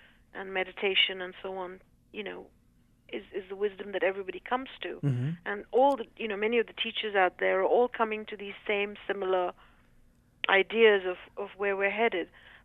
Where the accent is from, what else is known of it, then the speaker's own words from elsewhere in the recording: India; You know, I'm Indian and I'm a woman and therefore I'm, you know, have to stay married to a rich husband.